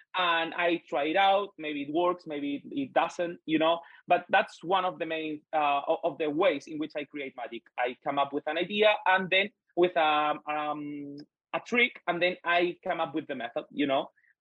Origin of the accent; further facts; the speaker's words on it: Spain; English is a second language; because I've been here in the Magic Circle from Malaga.